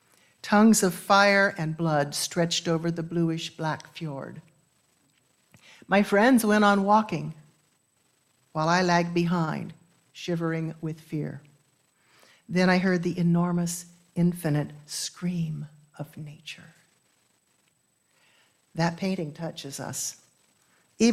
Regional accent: United States; accent: American; but I will use the pronunciation I learned in school. It's easier for my American accent.

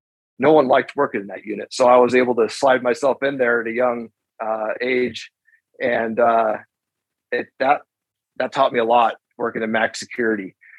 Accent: Wenatchee, Washington, United States; So I made a decision to, move over to Seattle, which is about, you know, 3 hours away from my hometown here of Wenatchee.

